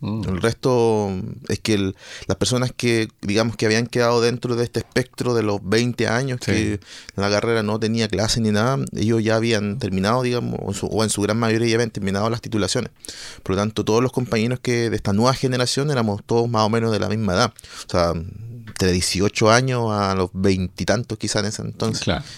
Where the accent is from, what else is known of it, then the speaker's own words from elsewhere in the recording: Tomé, Biobío, Chile; del cual pertenezco a esta comunidad. Soy de Bellavista Tomé